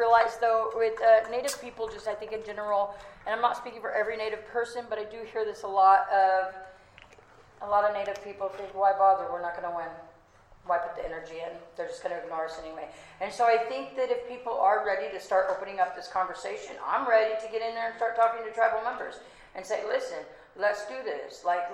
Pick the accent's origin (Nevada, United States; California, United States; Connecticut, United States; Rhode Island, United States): California, United States; Stewarts Point; I'm Kashaya, so I'm Southern Pomo from Stewart's Point.